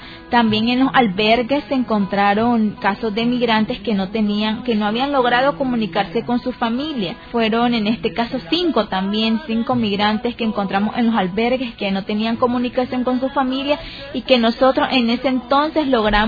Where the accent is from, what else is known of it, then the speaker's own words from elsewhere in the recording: Nicaragua; para nosotros como nicaragüenses fue muy significativa